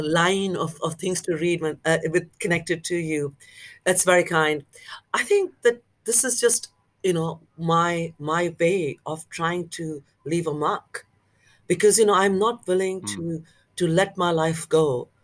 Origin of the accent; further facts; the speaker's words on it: West Bengal, India; now in Cambridge, United Kingdom; I come from Bengal, but the rivers are like oceans.